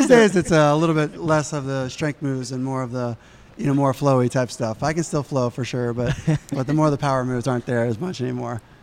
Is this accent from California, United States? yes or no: no; New York, United States; basically, I grew up in New York, and I really enjoyed going out. I was a B-boy.